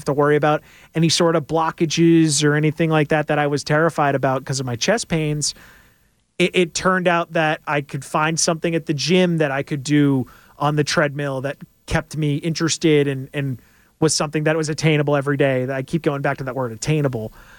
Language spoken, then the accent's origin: English; Rhode Island, United States; I'm from Rhode Island, so my hometown news station did a story on it.